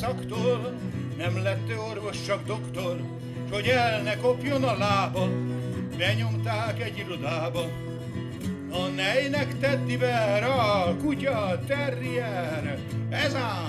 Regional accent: Szeged, Csongrád-Csanád, Hungary; born there; Akkor most egy olyan dal, ami ott született, ahol én születtem. Szegeden.

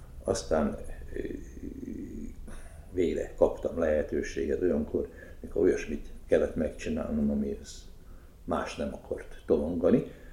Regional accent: Kiskunhalas, Bács-Kiskun, Hungary; aztán jöttük szépen Kiskunhalas, én ott nevelkedtem föl

